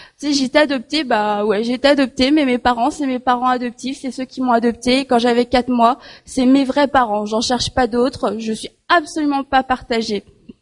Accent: South Korea; en Corée, parce que je viens de Corée.

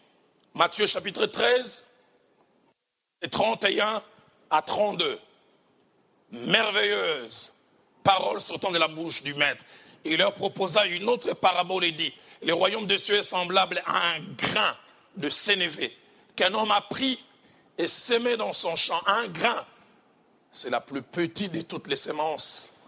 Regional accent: Mbandaka, Équateur, DR Congo; Amenez-les pas très loin de chez moi, en Mbandaka.

